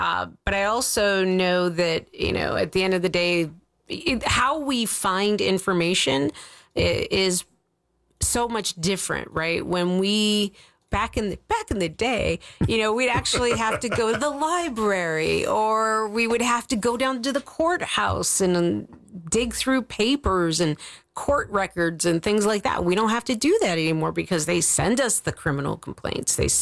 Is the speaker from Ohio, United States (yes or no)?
yes; Ohio, United States; So you know, I grew up in Ohio. I was raised by a Republican and a Democrat.